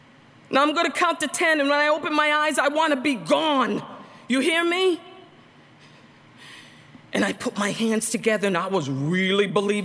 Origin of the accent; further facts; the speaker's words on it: Central Falls, Rhode Island, United States; You know, my testimony is one of poverty. You know, you heard I grew up in Central Falls, Rhode Island.